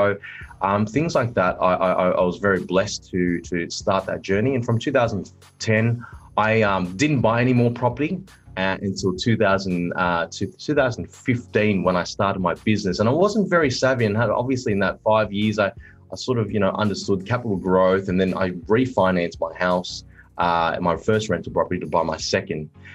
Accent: Cecil Hills, New South Wales, Australia; I grew up out west in Cecil Hills. That's where I ended up living with mum and dad for the latter part of my life being with them. I grew up in Cecil Hills, which is sort of surrounded by Badgerys Creek, Austral

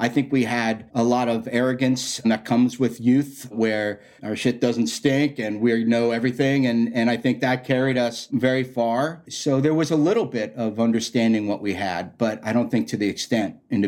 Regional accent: Florida, United States; also born or lived in New York; I grew up down in Florida. I mean, I was born in New York, but I grew up down in Florida.

